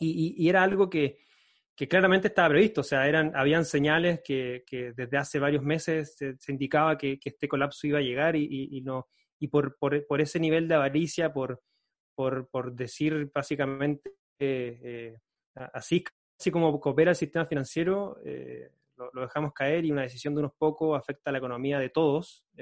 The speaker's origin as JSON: {"language": "Spanish", "town": "Concepción", "region": "Biobío", "country": "Chile", "said": "Yo soy de Concepción, queda como a 5 o 6 horas de viaje en auto"}